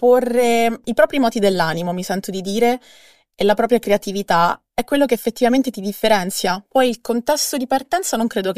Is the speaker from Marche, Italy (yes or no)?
yes; Marche, Italy; io lo dico da marchigiana, è vero.